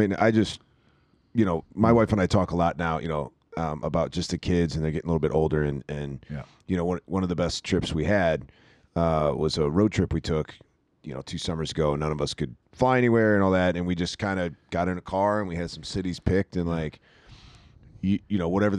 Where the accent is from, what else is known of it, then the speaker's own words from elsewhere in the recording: England, United Kingdom; born there; I was born in England and my whole family was over there.